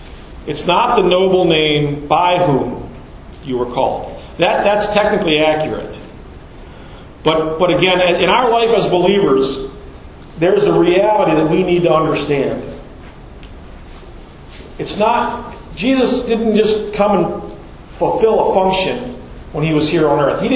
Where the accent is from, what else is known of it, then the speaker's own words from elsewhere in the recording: Baltimore, Maryland, United States; That wasn't the way I grew up in Baltimore. It was a little more edge to life and conversation.